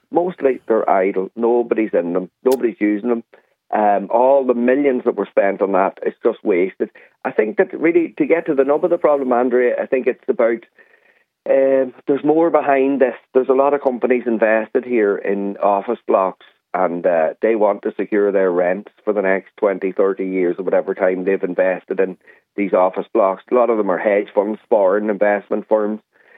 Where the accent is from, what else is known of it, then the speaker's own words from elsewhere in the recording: County Donegal, Ireland; like I'm from God's country, like yourself, Donegal. And, you know, if I could move home, I would in a heartbeat, you know.